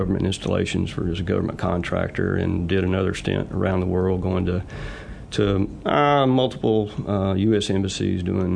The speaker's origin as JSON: {"language": "English", "town": "Bryan", "region": "Texas", "country": "United States", "said": "I'm from Bryan. Graduated Bryan High in 1980."}